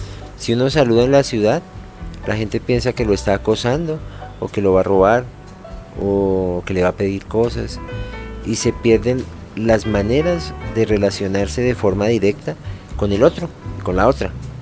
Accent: Bogotá, Colombia; En la tienda de los barrios populares, donde yo me crié aquí en Bogotá

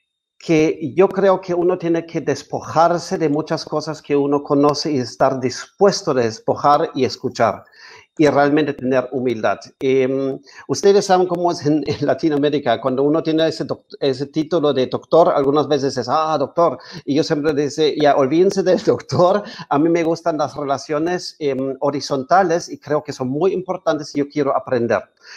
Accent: Peru; also born or lived in Europe; Yo me crié en el Perú, después me fui a Europa y después regresé al Perú.

